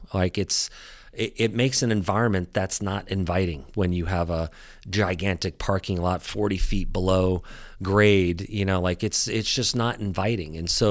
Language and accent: English; California, United States; I'm actually mostly from Southern California.